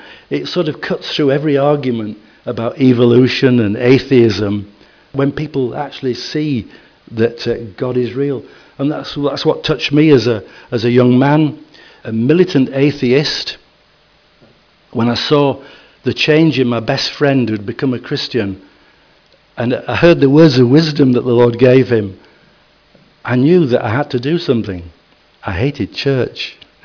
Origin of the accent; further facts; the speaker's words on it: United Kingdom; But being British, you know, we don't like to cause a fuss or stand out, do we?